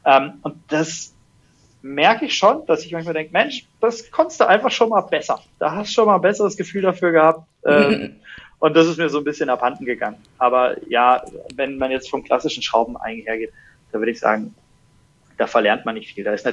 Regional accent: Germany; born there; ich bin tatsächlich in der Nähe von Bremen geboren und wir sind dann als Kind relativ viel umgezogen und deswegen habe ich eigentlich nicht diese Basis, wo sich irgendwie ein Akzent tief gefestigt hätte.

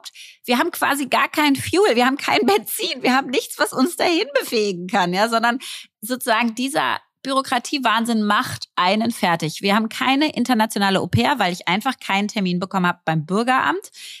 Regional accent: Berlin, Germany; mein Thema als Berlinerin auch.

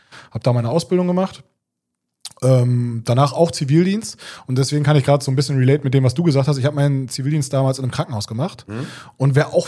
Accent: Schwerin, Mecklenburg-Vorpommern, Germany; ich bin quasi in der DDR groß geworden, in Schwerin, in der schönen Landeshauptstadt.

